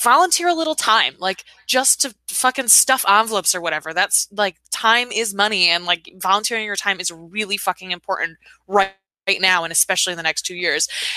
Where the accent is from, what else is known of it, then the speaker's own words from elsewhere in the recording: Michigan, United States; are from Michigan, and there was a time where I was like, I personally will not get married until my home state can do that because my dad is gay and lives there.